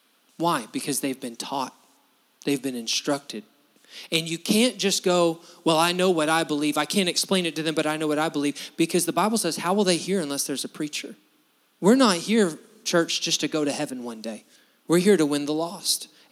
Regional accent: United States; That's why I say I'm a Christian before I'm an American, and I love this nation.

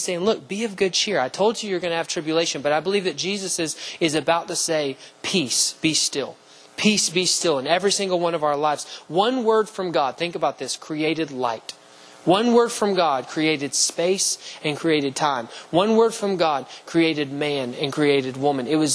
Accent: Alabama, United States; I grew up in Alabama, and so, you know, we heard sirens, you know, every April the tornado sirens were going to go off

